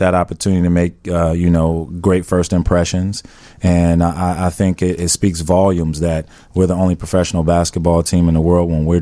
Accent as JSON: {"language": "English", "town": "Phoenix", "region": "Arizona", "country": "United States", "said": "So I chose basketball because it was indoors. I'm from Phoenix."}